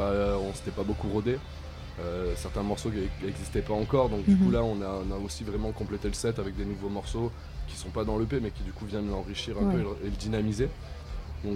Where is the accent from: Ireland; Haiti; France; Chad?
France; Nîmes, Occitanie; parce que lui il était de Montpellier, moi j'étais de Nîmes